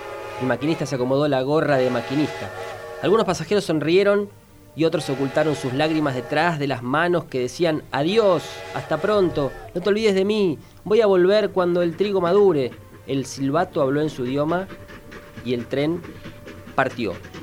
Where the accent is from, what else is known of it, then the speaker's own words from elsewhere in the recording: Capitán Bermúdez, Santa Fe, Argentina; moved away; yo me fui de Capitán Bermúdez.